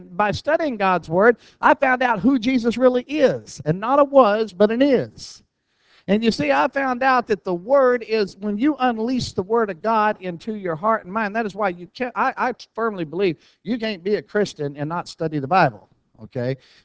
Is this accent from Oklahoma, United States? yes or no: yes; Oklahoma, United States; I grew up in Oklahoma, and in Oklahoma, there was, I grew up at a time where there was all kinds of racial turmoil.